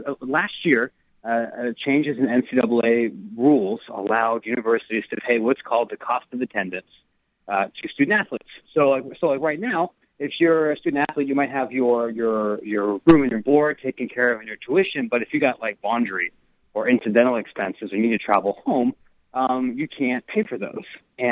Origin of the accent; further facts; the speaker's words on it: Ohio, United States; now in Maryland, United States; Like, I'm from Ohio. I live in Maryland.